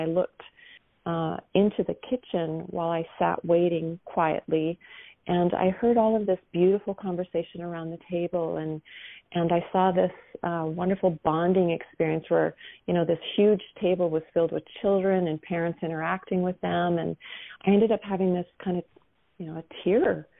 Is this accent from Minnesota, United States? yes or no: yes; Minnesota, United States; and I grew up in Minnesota and we went to Valley Fair, which was a theme park